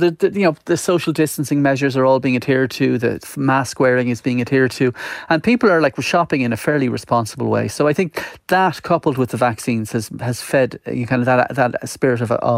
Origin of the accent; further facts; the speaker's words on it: Galway, Connacht, Ireland; Now, I'm from Galway, so I would have been very familiar with the Bon Bon growing up.